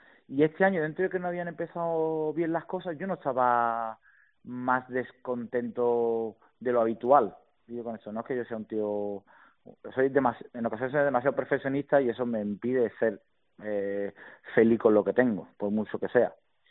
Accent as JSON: {"language": "Spanish", "country": "Spain", "said": "como un buen país que somos, español futbolero típico, lamentablemente, solo fútbol."}